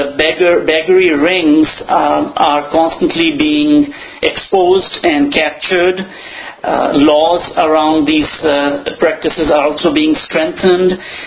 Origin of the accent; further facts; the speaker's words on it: Pakistan; born there; That is correct. I was born in Pakistan.